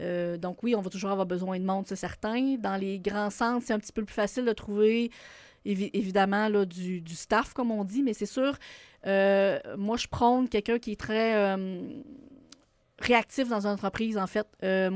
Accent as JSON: {"language": "French", "town": "Baie-Saint-Paul", "region": "Quebec", "country": "Canada", "said": "moi, je viens de Baie-Saint-Paul, je reste à Baie-Saint-Paul"}